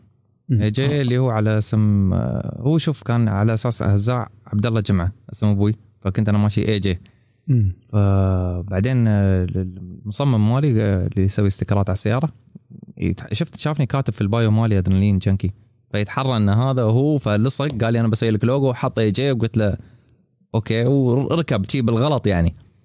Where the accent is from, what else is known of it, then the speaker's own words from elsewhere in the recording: United Arab Emirates; انا ممثل دوله الامارات. طالع انا شباب اماراتيين طالعين نمثل دوله الامارات